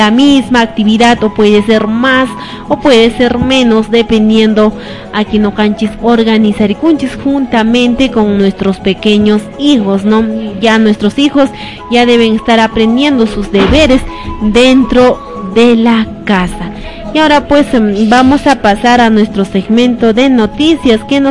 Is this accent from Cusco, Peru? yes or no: yes; Cusco, Peru; conocer qué cosa tiene estos dentro de nosotros como cusqueños